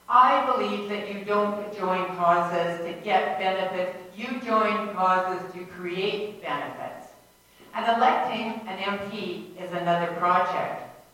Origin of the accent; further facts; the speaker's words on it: British Columbia, Canada; It's an honor to be here in my hometown with my family, my friends, my neighbors, colleagues, and fellow volunteers. I've been very lucky to have lived here almost my whole life.